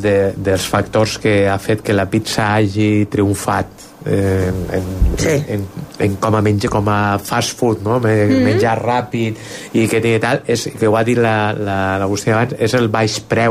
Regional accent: Xixona, Valencian Community, Spain; Sí que és veritat que coques d'aquestes en Xixona, en el meu poble també n'hi ha i se'n fan moltíssim

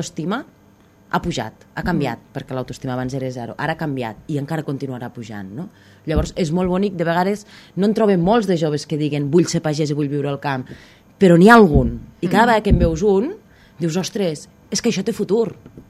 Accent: Catalonia, Spain; moved away; jo quan vaig marxar de la Terra Alta, que va ser doncs, fa més de 15 anys, jo vaig deixar una Terra Alta molt grisa. La sensació que jo tenia a nivell del meu imaginari. I jo quan vaig tornar a la Terra Alta hi havia molta més llum. Yeah. I vaig tornar fa 5 anys.

